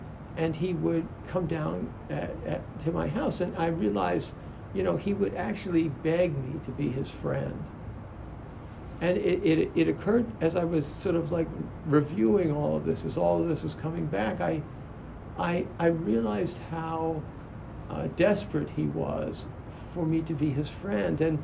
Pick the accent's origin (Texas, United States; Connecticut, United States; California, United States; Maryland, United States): Maryland, United States; Baltimore; one of my big quote-unquote enemies when I was growing up in Baltimore was a kid named Bobby Westbrook.